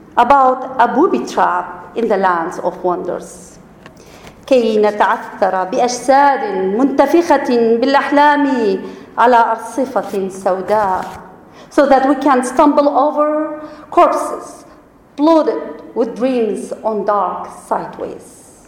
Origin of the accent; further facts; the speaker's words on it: Kurdistan Region, Iraq; now in Seattle, United States; I'm from Iraq. I'm from the Kurdish region, Kurdistan. Child of war, left in 1997, came to Seattle, fell in love with Seattle